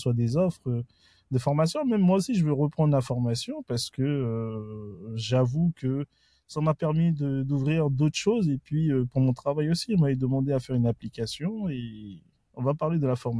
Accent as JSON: {"language": "French", "town": "Bondy", "region": "Île-de-France", "country": "France", "tie": "born or raised there", "also_born_or_lived": "Marseille", "said": "Ouais, je viens de Bondy, près de la mairie de Bondy. Après, j'ai vécu un petit peu à Marseille"}